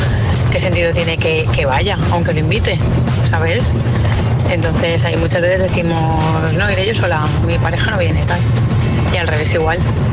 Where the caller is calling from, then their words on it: Valencia, Valencian Community, Spain; de Valencia.